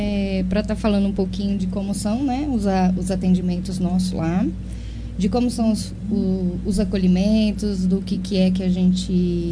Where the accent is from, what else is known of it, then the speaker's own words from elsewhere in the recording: Taquaritinga, São Paulo, Brazil; Isso, sou de Taquaritinga.